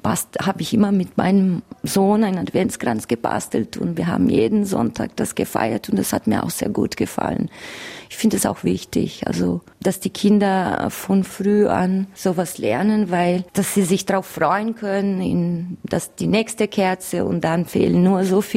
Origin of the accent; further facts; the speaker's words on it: Brazil; now in Germany; Aus Brasilien.